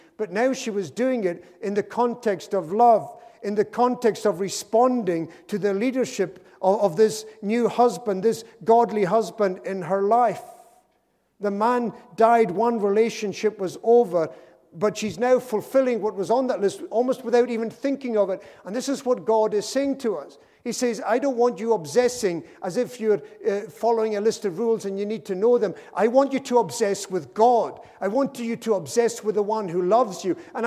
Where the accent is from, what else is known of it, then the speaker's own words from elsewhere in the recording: Harris, Scotland, United Kingdom; You know, one of the great blessings of growing up in Harris was having no police or none of any significance in our part of the island.